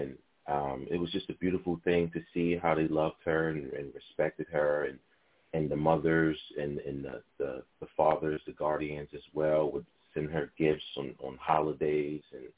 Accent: Harlem, New York, United States; I'm from Harlem, and I have this curriculum.

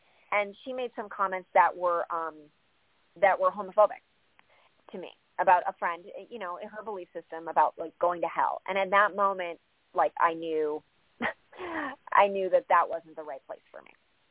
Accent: Midwest, United States; I'm from the Midwest, and it's just, there's just a certain way that you just kind of assume that you should live.

